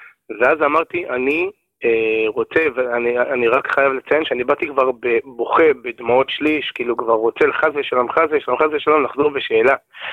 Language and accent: Hebrew; Kiryat Yam, Haifa District, Israel; born there; אני נולדתי בקריית ים, בית חילוני לגמרי